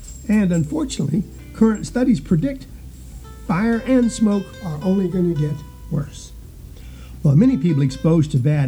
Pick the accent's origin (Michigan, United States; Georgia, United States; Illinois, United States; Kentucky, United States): Georgia, United States; also born or lived in Florida; I was raised in South Georgia and North Florida area